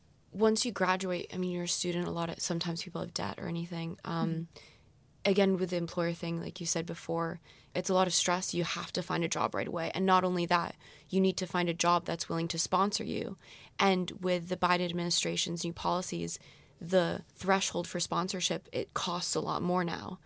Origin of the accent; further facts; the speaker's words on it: Switzerland; I grew up partially in Switzerland. I have a Swiss passport and an American passport.